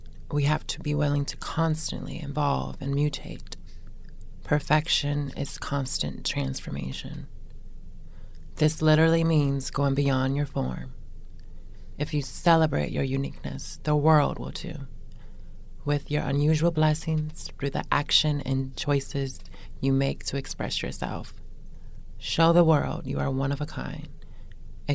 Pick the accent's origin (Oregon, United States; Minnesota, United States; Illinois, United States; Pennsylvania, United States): Illinois, United States; Chicago; I was raised in Princeton Park, 95th and Day and Ryan. Mm-hmm. Also, I lived in Beverly. But I lived all over... Chicago, but I was bred and born on the South Side in Marinette Park, Illinois, right off the 95th Dan Ryan Red Train, baby.